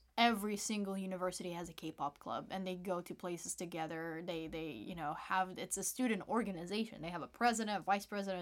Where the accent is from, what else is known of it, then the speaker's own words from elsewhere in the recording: Uzbekistan; since I grew up in Uzbekistan, there is a lot of Korean communities there.